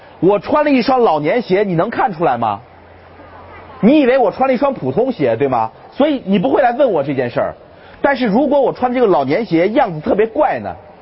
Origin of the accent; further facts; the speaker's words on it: Xi'an, Shaanxi, China; 各位想想，我们西安人卖肉夹馍怎么卖的？